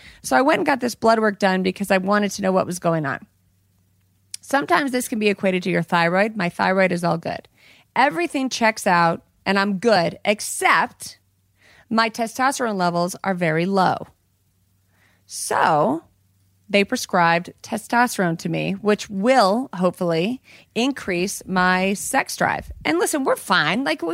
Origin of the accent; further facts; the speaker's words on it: Colorado, United States; In my home state. In my home state where I'm from.